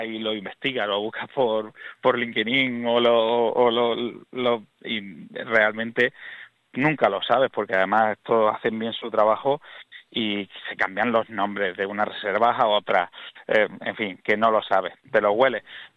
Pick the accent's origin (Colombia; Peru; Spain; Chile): Spain; Córdoba, Andalusia; somos la capital andaluza con más estrellas, la ciudad andaluza con más estrellas